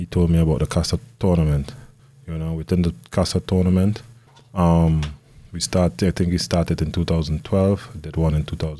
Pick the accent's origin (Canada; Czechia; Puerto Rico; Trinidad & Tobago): Trinidad & Tobago; Tobago; Yeah, I'm from Tobago, Trinidad and Tobago.